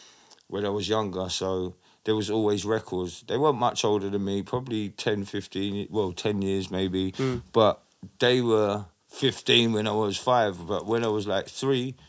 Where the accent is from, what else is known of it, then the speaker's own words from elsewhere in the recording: Camberwell, London, United Kingdom; born there; I found out years later, where I was born in Camberwell